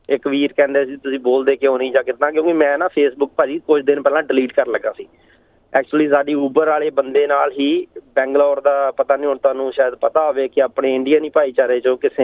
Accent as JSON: {"language": "Punjabi", "town": "Dhianpur", "region": "Punjab", "country": "India", "tie": "born or raised there", "moved": "yes", "lives_now": "Melton, Australia", "said": "ਪਿਛਲੇ ਮੈਂ 10 ਸਾਲ ਹੋ ਗਏ ਨੇ, 2009 ਦੇ ਵਿੱਚ ਅਸੀਂ ਆਏ ਸੀ ਮੈਲਬਨ, ਅਤੇ ਉਦੋਂ ਸਾਡਾ ਮੇਰਾ ਪਿੰਡ ਹੈਗਾ ਭਾਅ ਜੀ ਧਿਆਨਪੁਰ, ਇਹ ਅੰਮ੍ਰਿਤਸਰ ਡਿਸਟ੍ਰਿਕਟ ਦੇ ਵਿੱਚ ਹੀ ਪੈਂਦਾ"}